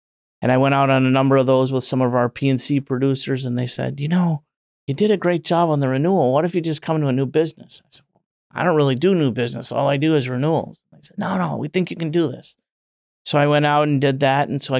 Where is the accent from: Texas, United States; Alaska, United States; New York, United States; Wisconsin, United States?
Wisconsin, United States; I'm from Wisconsin, near the Milwaukee area, born and raised there, lived there my whole life.